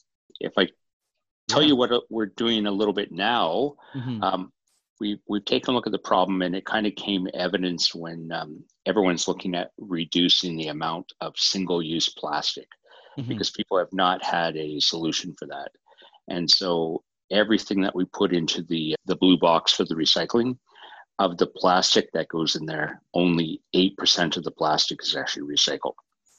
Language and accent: English; Ontario, Canada; as a Canadian and living in Ontario in the Toronto area